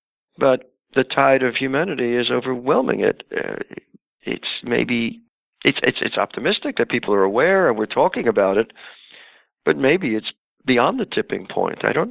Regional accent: New York, United States; when I was a kid growing up in New York, there was no notion of a limit of resources.

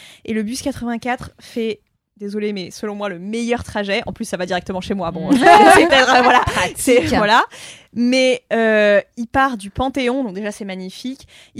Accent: Paris, Île-de-France, France; born there; Alors, je suis née à Paris. J'ai pris le métro pour la première fois à 17 ans.

